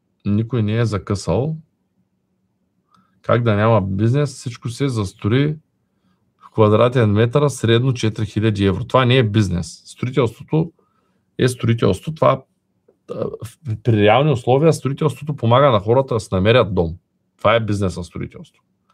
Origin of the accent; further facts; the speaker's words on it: Shumen, Shumen Province, Bulgaria; born there; аз съм роден в Шумен. Нали, къв е шанса някой да направи нещо в Шумен? Нали, аз живея тук, не съм в София, не съм в Лондон